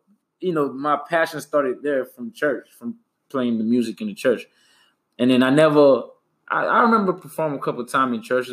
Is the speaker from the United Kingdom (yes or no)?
no; Haiti; English is a second language; now in United States; Born and raised in Haiti, came to the state in 2003 and fell in love with hip-hop, and here we are now.